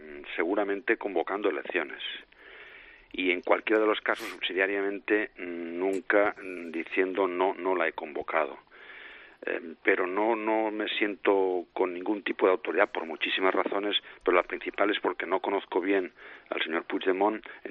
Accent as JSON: {"language": "Spanish", "town": "Alcampel", "region": "Aragon", "country": "Spain", "tie": "born there", "said": "Yo nací en Aragón, en Alcampel, tengo mi familia allí, un montón de amigos en todas partes, siento lazos en tantos puntos distintos de España."}